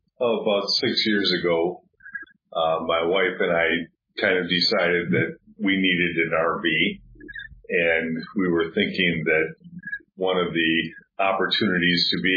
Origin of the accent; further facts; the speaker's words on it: Michigan, United States; In the summer, I spend my time back in Michigan, which is home to me and where my children and grandchildren